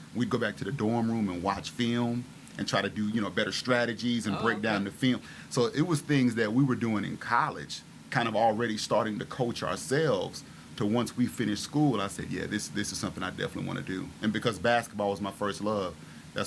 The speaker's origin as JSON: {"language": "English", "town": "Charlotte", "region": "North Carolina", "country": "United States", "tie": "born or raised there", "said": "I grew up in Charlotte, in Hidden Valley."}